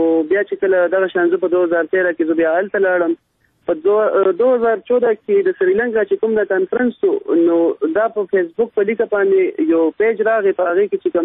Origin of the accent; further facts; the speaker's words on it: Mardan, Khyber Pakhtunkhwa, Pakistan; زه د مردان سیمه سره تعلق لرم او موږ پښتانه یو